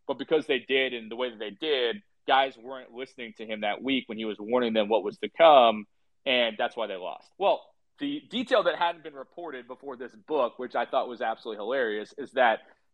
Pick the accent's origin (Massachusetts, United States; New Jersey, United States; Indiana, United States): New Jersey, United States; You know, I'm from Jersey.